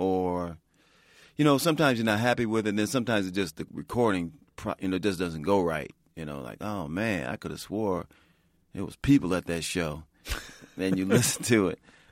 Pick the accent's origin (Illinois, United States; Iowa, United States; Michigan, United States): Illinois, United States; Chicago; I grew up in Chicago, and I grew up in predominantly black neighborhoods at first.